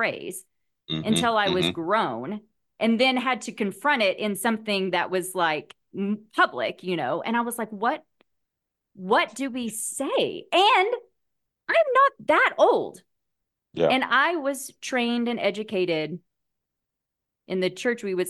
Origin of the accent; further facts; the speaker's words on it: Oklahoma, United States; But I grew up in Oklahoma, so I'm like, so here, 12 years of school, public school in Oklahoma.